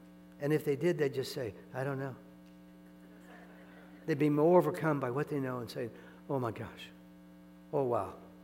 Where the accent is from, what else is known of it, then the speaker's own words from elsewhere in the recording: Iowa, United States; I grew up in Iowa. I understand harvest a little bit.